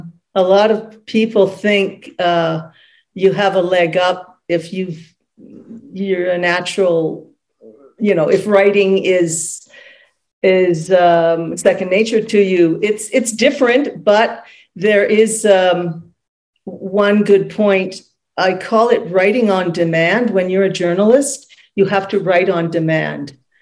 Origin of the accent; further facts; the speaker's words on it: Canada; and I'm Canadian.